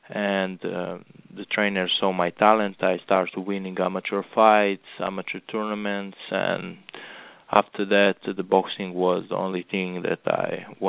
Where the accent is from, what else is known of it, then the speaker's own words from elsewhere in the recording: Montenegro; English is a second language; now in Las Vegas, United States; I'm coming from Europe, from Montenegro, ex-Yugoslavian Republic, and now I'm based here in Las Vegas.